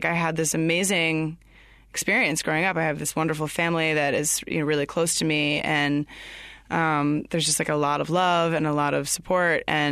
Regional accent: Atlanta, Georgia, United States; I'm from Atlanta, Georgia.

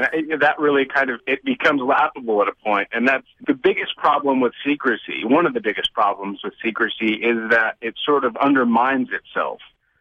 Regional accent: Tulsa, Oklahoma, United States; I am from Oklahoma, from Tulsa. I grew up in Tulsa

